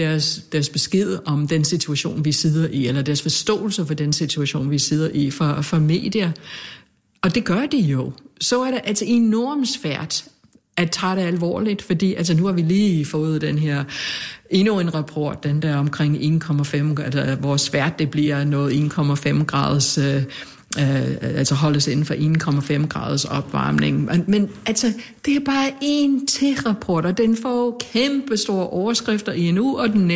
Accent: United States; now in Denmark; Altså, jeg er amerikaner. Jeg vil tage hjem. Jeg vil flyve til at se min familie.

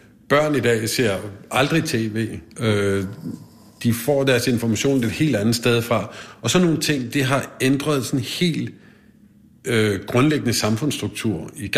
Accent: Odense, Region of Southern Denmark, Denmark; så har folk det i Odense, hvor jeg kommer fra.

